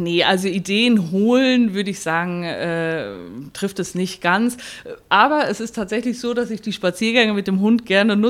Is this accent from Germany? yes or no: yes; North Rhine-Westphalia, Germany; Ja, am Siegerland. Ich bin tatsächlich auch gebürtige Siegerländerin.